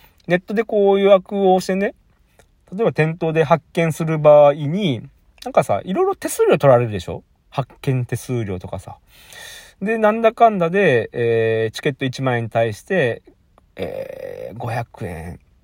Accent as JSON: {"language": "Japanese", "town": "Toyonaka", "region": "Osaka", "country": "Japan", "also_born_or_lived": "Chiba", "said": "実は大阪の豊中なんですみたいな話をしたことはあるけど"}